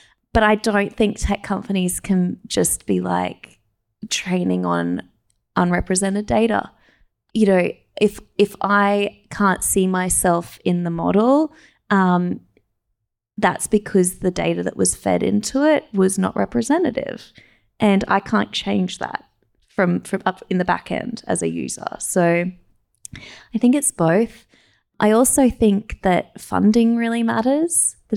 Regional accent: Canberra, Australian Capital Territory, Australia; born there; I was born in Canberra though, fun fact.

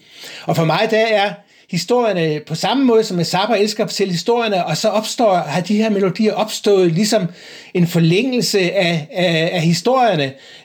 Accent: Tommerup, Region of Southern Denmark, Denmark; now in Bornholm, Denmark; den kommer jo faktisk fra Fyn, hvor jeg kommer jo oprindeligt fra Tommerup, og boet der, selvom jeg har boet på Bornholm mange år.

